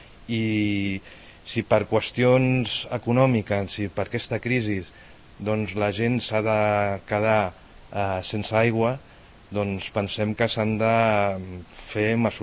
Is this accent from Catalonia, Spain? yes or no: yes; Catalonia, Spain; sincerament, com a català, em fa vergonya